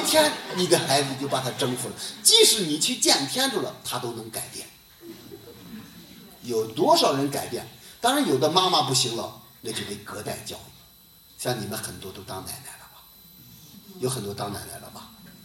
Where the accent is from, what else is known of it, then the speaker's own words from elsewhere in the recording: China; 我们中国人有一句话